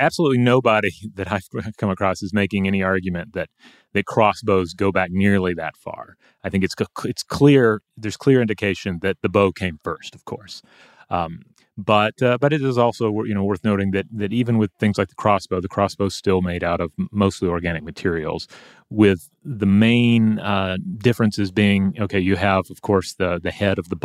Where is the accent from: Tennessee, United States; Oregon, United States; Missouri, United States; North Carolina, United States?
Tennessee, United States; growing up in Tennessee, being in Boy Scouts, you had the opportunity to fire rifles on shooting ranges.